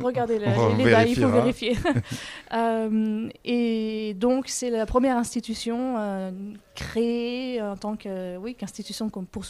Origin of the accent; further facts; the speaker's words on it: France; j'ai été engagée en tant que française